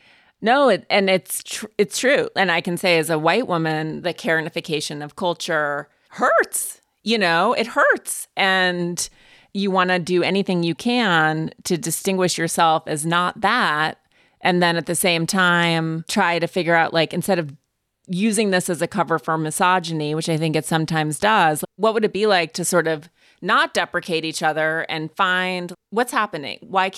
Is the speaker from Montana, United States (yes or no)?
yes; Montana, United States; also born or lived in New Jersey; I lived in New Jersey for a few years too, but not my primary identity. But I'm from Montana and from specific type of horse culture in Montana